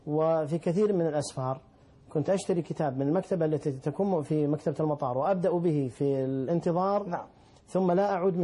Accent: Saudi Arabia; عندنا في السعودية

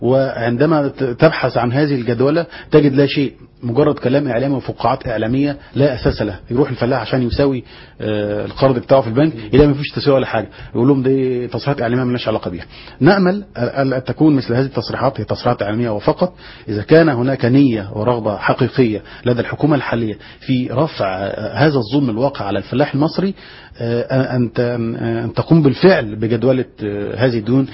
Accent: Egypt; عندنا في مصر

